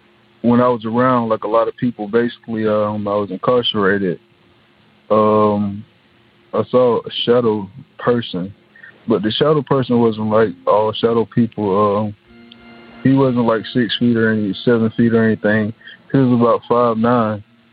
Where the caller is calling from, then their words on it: Atlanta, Georgia, United States; I'm calling from Atlanta, Georgia.